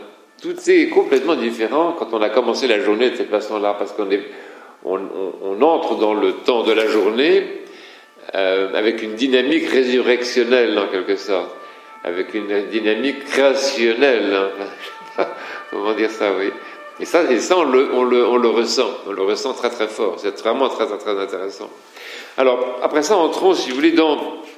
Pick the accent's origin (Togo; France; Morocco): France; Moi, en tant que Français, si vous voulez, quand j'ai commencé à entrer dans l'office qu'on appelle